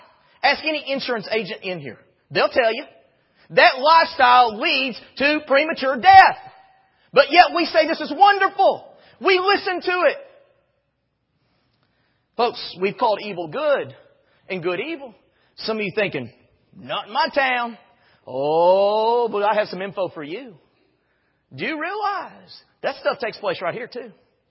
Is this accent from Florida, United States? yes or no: no; Texas, United States; the incumbent governor for my home state back then of Texas